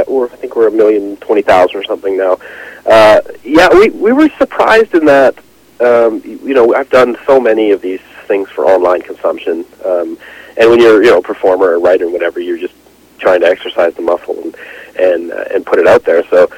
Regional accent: Ontario, Canada; also born or lived in Saskatchewan; I went to school in Saskatchewan. I'm from Southern Ontario originally.

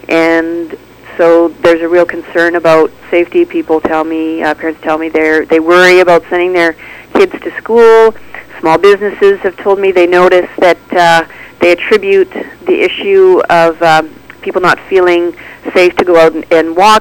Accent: Langley, British Columbia, Canada; also born or lived in Nova Scotia / Manitoba; I was born in Langley, and raising in Canada, was in BC for about a year, then on the East Coast in Nova Scotia for a year, and northern Manitoba for about 10 years.

